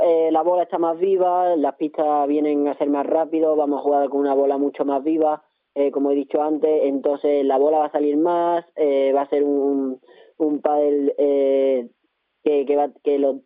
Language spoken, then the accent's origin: Spanish; Seville, Andalusia, Spain; en Sevilla, en Alcalá, en el que los dos somos sevillanos